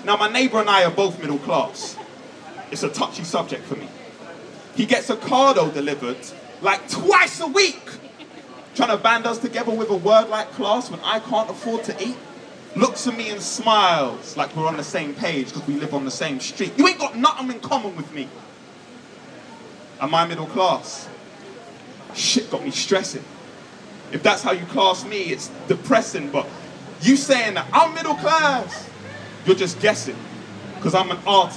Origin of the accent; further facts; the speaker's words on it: Peckham, London, United Kingdom; I'm from Peckham, which never used to be nice. There was a time where you wouldn't want to walk home from the train station at night, where if someone slandered your name, you would have to fight, where knowing I was from Peckham got me stuck up at gunpoint for my bike.